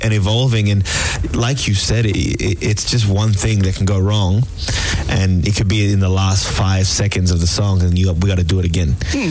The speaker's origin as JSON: {"language": "English", "country": "Nigeria", "said": "Like, I'm Nigerian"}